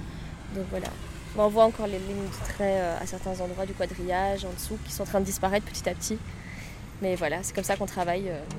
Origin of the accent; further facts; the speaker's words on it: Brussels, Belgium; Je suis originaire de Bruxelles, j'ai 27 ans